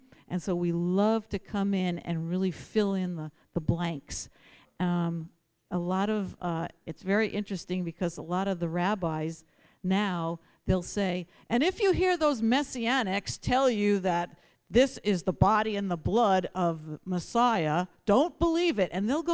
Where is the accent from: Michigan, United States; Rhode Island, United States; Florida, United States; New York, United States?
New York, United States; Queens; And he's from Brooklyn. I'm from Queens. Mixed marriage, but it's working.